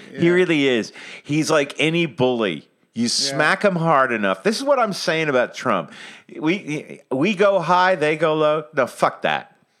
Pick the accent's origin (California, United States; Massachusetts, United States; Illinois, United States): Massachusetts, United States; he grew up in the suburb that I grew up in outside of Boston.